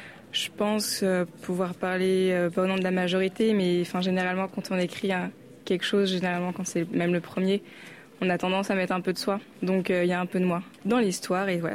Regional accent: Angers, Pays de la Loire, France; j'ai 27 ans, je viens d'Angers, je ne sais pas si vous connaissez

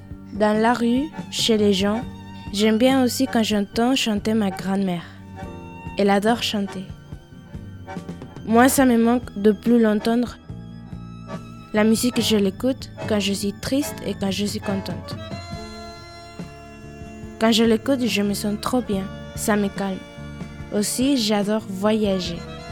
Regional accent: Mexico City, Mexico; French is a second language; Cette passion est née quand j'étais petite, quand j'habitais à Mexico. Avec ma sœur, on dansait et on faisait du karaoké chez nous.

